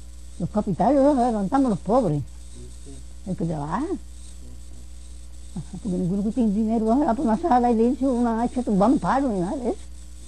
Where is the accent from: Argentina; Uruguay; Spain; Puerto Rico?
Puerto Rico; no es como los puertorriqueños que los tiramos uno al otro.